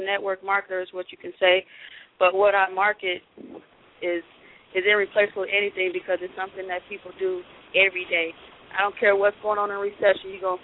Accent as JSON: {"language": "English", "region": "Illinois", "country": "United States", "lives_now": "Arizona, United States", "said": "I'm from Illinois. I love sports. Right now I currently play football, professional women's football in Arizona."}